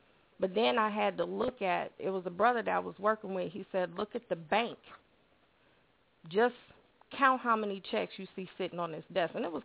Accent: South Carolina, United States; I'm from South Carolina.

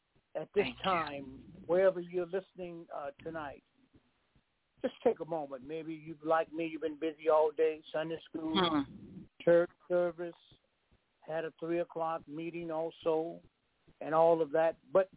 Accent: Memphis, Tennessee, United States; I can remember growing up in the South, in Tennessee, where I'm from, Memphis, and I can remember my grandmother having raising chickens.

